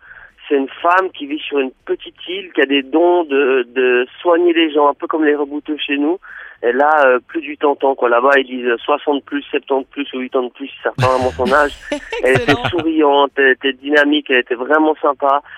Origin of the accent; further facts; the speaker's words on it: Switzerland; moi, ça m'a aidé de voyager, de comprendre qu'est-ce qui fait que je suis suisse, quelle est ma culture.